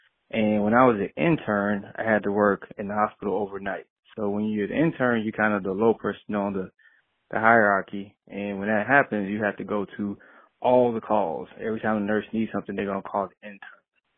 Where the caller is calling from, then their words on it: Atlanta, Georgia, United States; I'm out from Atlanta, Georgia